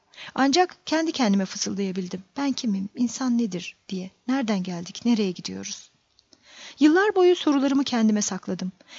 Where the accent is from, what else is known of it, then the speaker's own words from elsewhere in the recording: Pazar, Rize, Turkey; Pazarlıyım, Rize'nin bir ilçesi. Ama dünyaya geldiğim yeri ben seçmedim.